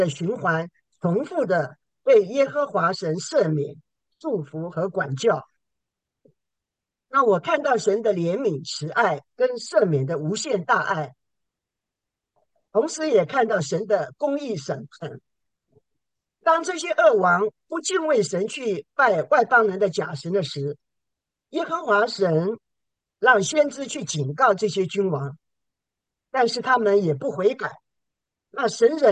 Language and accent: Chinese; Toronto, Ontario, Canada; 我是从加拿大多伦多来的，信主了多年了。